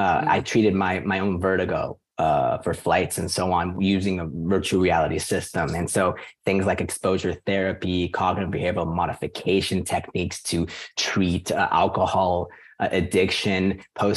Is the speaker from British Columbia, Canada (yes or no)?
yes; Vancouver, British Columbia, Canada; also born or lived in Iran; I come from a family of immigrants to Canada. We came from Iran. Right at the end of the Iraq War, Vancouver was basically where I grew up most of that time. It's a suburban area of just older